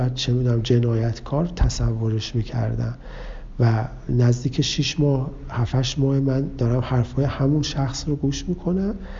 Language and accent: Persian; Iran; ما ایرانی هستیم، در ایرانی متولد شدیم که مولانا داره، در ایرانی درس خوندیم و رشد کردیم